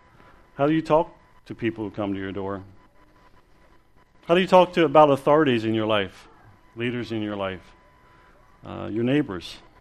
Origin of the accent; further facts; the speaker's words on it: Oregon, United States; When I was growing up in Oregon, there was an NBA player by the name of Gus Williams.